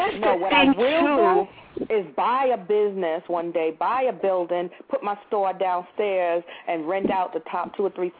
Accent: Brooklyn, New York, United States; accent: Brooklyn accent; I have a Brooklyn accent that follows me everywhere I go.

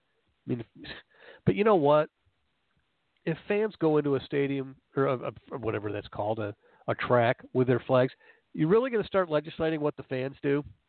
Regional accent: Northern United States, United States; You know, I was born in the North, folks. I'm a born bred Yankee, if you want to put it that way. Born raised a Yankee.

